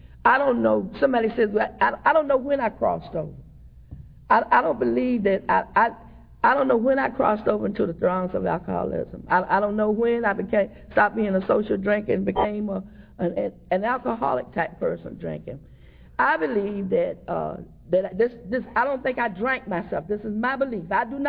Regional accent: Brunswick, Georgia, United States; born there; I was born in Brunswick, Georgia. And I have a brother who is 13 years older than me.

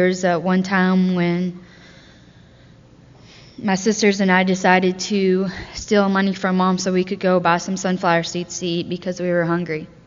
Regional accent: Bakhchysarai, Crimea, Ukraine; I am currently 18 years old. I was born in Bakhchisarai, Ukraine. I grew up with two alcoholic parents.

